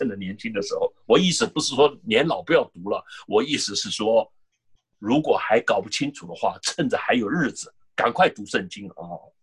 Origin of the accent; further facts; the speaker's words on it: China; 好像我们中国人写困难的困啊